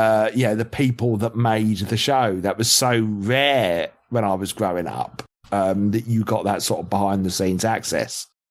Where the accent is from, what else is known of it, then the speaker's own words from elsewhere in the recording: United Kingdom; a British village, or, you know, it was, and that for me, it was the fact that it was happening in my home country